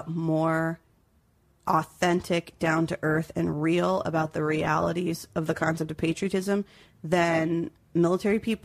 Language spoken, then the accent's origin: English; Flemington, New Jersey, United States; I'm from Flemington, which is in the boonies, which is why it's so close to Bucks County.